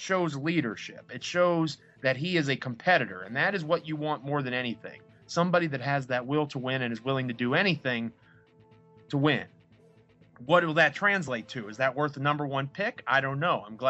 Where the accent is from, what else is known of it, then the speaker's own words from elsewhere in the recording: Virginia, United States; now in Memphis, United States; We were just talking about I flew back to Virginia. I'm originally from Virginia, and I just barely beat in the winter storm warning.